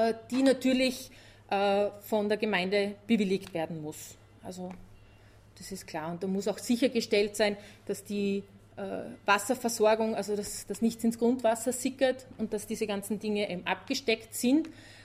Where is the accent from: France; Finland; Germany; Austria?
Austria; Kumberg, Styria; in der Nähe, wo ich aufgewachsen bin. Ich bin Steirerin und in Kumberg gibt es eben auch einen Friedwald seit ein paar Jahren.